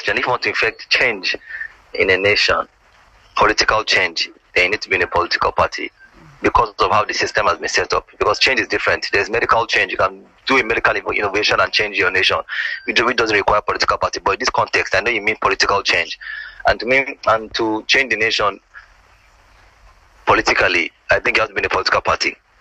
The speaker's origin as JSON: {"language": "English", "town": "Magodo", "region": "Lagos", "country": "Nigeria", "tie": "born or raised there", "said": "like I grew up in Magodo is a community."}